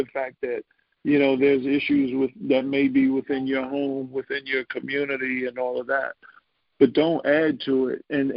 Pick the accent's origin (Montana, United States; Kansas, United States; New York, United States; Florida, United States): New York, United States; New York City; Well, I grew up in Queens, you know, I grew up in the same organization